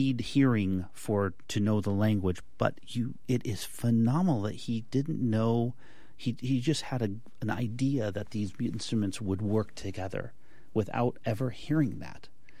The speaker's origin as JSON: {"language": "English", "town": "Las Vegas", "region": "Nevada", "country": "United States", "tie": "born or raised there", "also_born_or_lived": "Reno", "said": "You know, I grew up in Nevada. I was in Las Vegas. My family was in Las Vegas until I was 10, and then we moved to Reno at that point."}